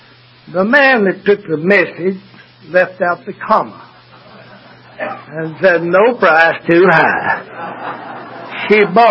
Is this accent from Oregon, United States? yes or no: no; Midland, Texas, United States; born there; I was born in Midland, Texas, July the 19th, 1912.